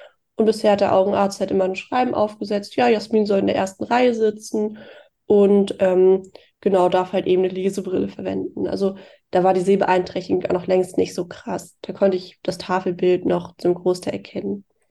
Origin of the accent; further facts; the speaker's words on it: Hesse, Germany; now in Hamburg, Germany; Ich bin 23 Jahre alt, studiere aktuell Jura in Hamburg und komme ursprünglich aus Südhessen, in der Nähe von Darmstadt.